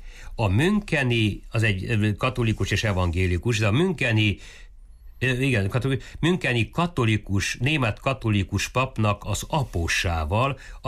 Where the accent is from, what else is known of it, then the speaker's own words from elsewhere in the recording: Póka, Mureș County, Romania; Pókában születtem és nőttem fel. A Marostól nem messze, a mezőség szélén egy olyan 7-800 lelkes tiszta magyar faluba, tehát én magyar nyelven tanultam